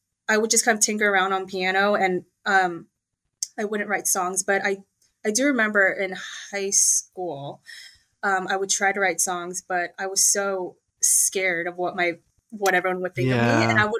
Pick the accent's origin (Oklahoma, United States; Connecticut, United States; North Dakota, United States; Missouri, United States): Oklahoma, United States; also born or lived in New Jersey; now in Dallas, United States; I'm originally from New Jersey, actually. And my family and I, we moved to Oklahoma back in like, I think it was around like 2009. I was around 12 years old.